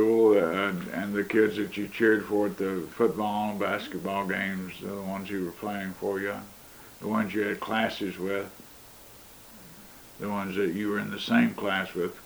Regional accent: Corbin, Kentucky, United States; Well, I think growing up in Corbin, even though it was a racist environment, it was not like growing up in the Klan or something like that.

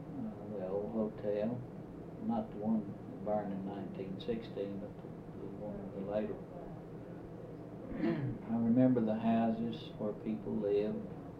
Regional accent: Park City, Kentucky, United States; also born or lived in Mammoth Cave; Well, I was born here at Mammoth Cave, just across the parking lot there. We lived here until they started making it a national park. We moved in 1935, later, in the winter of 35, Park City. And I lived there until I was about 15.

